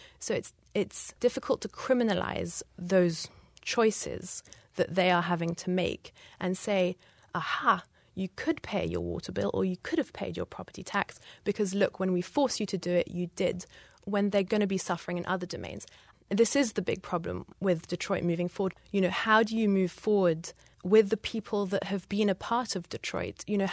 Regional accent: England, United Kingdom; I'm English, you know, we have a terrible history of colonialism.

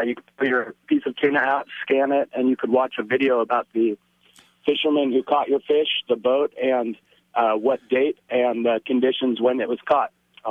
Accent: Portland, United States; In the local grocery store in my hometown of Portland, you'd have a freezer filled with frozen tuna.

